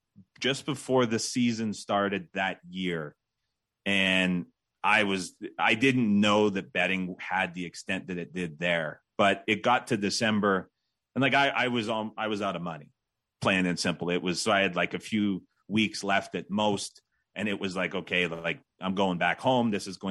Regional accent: Saskatchewan, Canada; that I could move back to where I grew up in Saskatchewan, do grade 11 and 12 in the same year

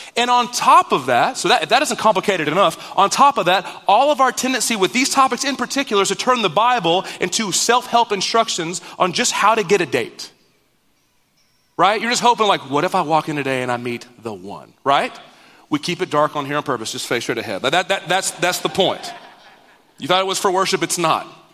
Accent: Dallas, Texas, United States; So I grew up in the Dallas area.

